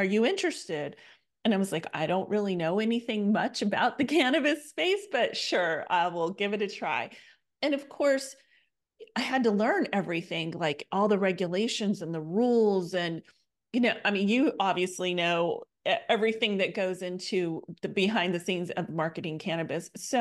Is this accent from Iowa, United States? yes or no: no; Texas, United States; So I'm born and bred in Texas. I'm a Texas girl, been here my whole life.